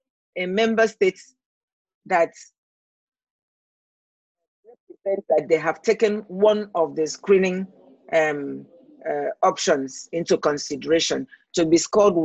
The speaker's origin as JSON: {"language": "English", "country": "Nigeria", "said": "I come from Nigeria and represent the Western Central African region."}